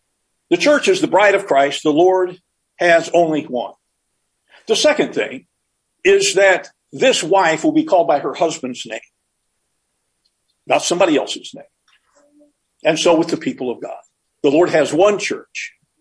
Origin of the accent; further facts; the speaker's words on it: United States; I'm an American. I'm not going to.